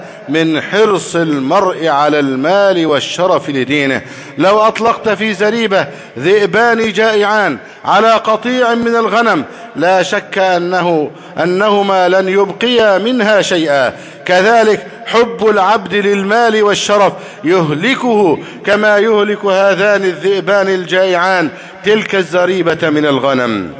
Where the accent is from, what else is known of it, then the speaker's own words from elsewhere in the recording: Egypt; اللهم احفظ بلدنا مصر أمنا أمانا